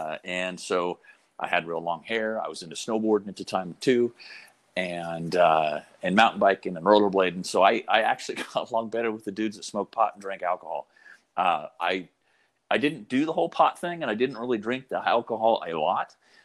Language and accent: English; Coeur d'Alene, Idaho, United States; born there; So I was born in Coeur d'Alene, Idaho. So if you know where Seattle is, and then head east to Spokane, head further east, and then you get Coeur d'Alene.